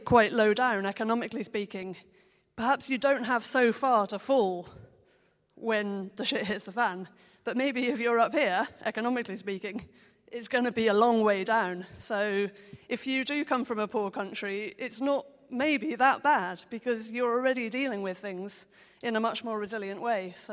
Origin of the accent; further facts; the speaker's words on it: England, United Kingdom; and I come from England, so I kind of have different feet in different places